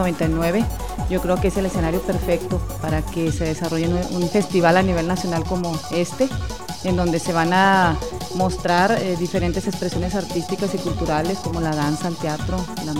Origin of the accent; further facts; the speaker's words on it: Mexico; se va a poder valorar aún más la riqueza de nuestras raíces como mexicanos.